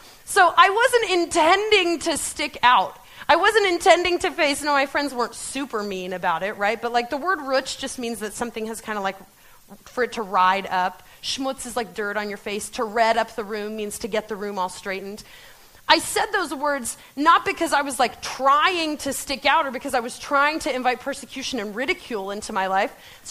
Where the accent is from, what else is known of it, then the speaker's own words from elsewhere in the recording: Pennsylvania, United States; now in Ohio, United States; But I grew up in Pennsylvania, in kind of Pennsylvania Dutch country. Is anyone else from Pennsylvania Dutch country?